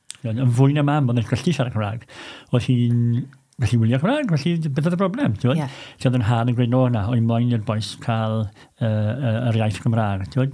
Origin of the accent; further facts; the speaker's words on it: Aberdare, Wales, United Kingdom; Un o Aberdâr, Sweet Aberdâr, Cwm Cynon, Brenhines y Cymloedd. Dyn cael yn eni a magu fyna, ym maes y dre, yng nghanol y dre, mewn tŷ teras gyffredin, mewn stryd hir iawn iawn.